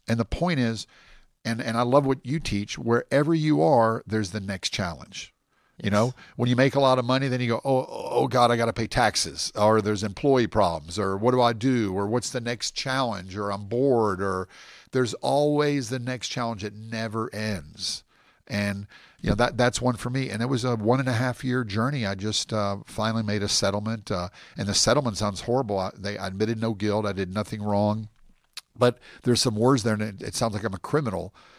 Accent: United States; now in Medellin, Colombia; So I love America. I'm from America.

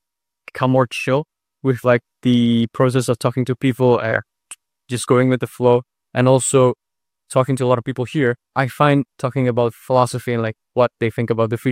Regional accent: Indonesia; also born or lived in Israel; I grew up in Indonesia, Chinese family, Chinese immigrant parents, and I studied in Israel for 6 years.

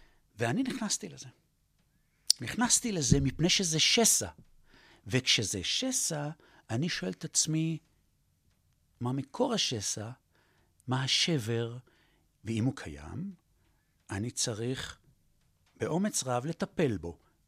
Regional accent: Rehovot, Central District, Israel; born there; now in Givat Brenner, Israel; אני נולדתי ברחובות, והיום אני חבר קיבוץ גבעת ברנה

